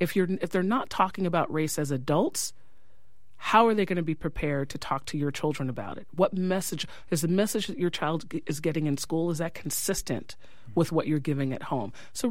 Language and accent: English; New York, United States; now in California, United States; I've noticed as a New Yorker coming to California.